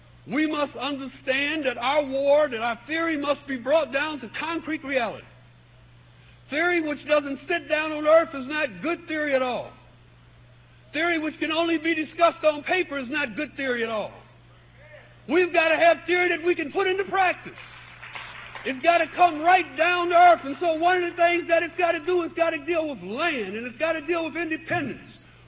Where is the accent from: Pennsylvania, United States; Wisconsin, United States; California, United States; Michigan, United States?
Michigan, United States; Detroit; Because I come from Detroit, so I know what it's like.